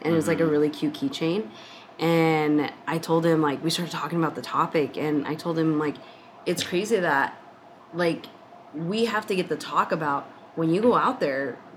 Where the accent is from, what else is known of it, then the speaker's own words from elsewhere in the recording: Utah, United States; You know, because I grew up in Utah and I didn't know these things.